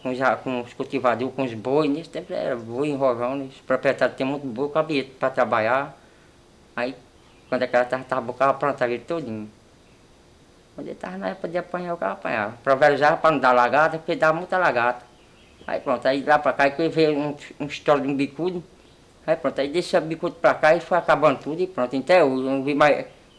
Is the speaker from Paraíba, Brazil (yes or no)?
yes; Paraíba, Brazil; tem de ir para minha terra mesmo, que eu nasci na Paraíba, estou me criando lá mesmo